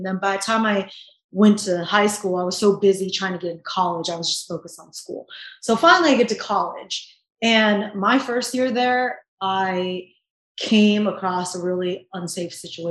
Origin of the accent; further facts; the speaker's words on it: Virginia, United States; now in California, United States; Well, first, I was born in Virginia. And over there, it's very different than out here in California. It's like, it's not very diverse. I'm one of the few Asians growing up there.